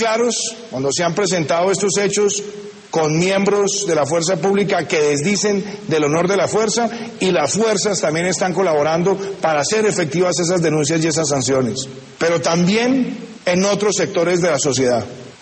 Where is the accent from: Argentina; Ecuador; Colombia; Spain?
Colombia; nosotros como colombianos